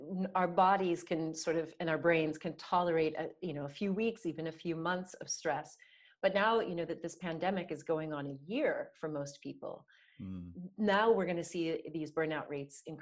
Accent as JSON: {"language": "English", "country": "United States", "said": "I'm an American, you're from the UK."}